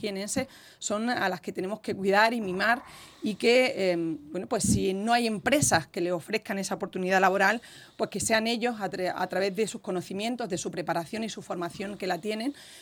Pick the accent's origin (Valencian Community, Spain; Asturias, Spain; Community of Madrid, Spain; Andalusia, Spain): Andalusia, Spain; Úbeda; moved away as an adult; now in Jaén, Spain; yo hasta los 18 años viví en mi pueblo natal, en Úbeda. Después me vine a estudiar aquí a Jaén Capital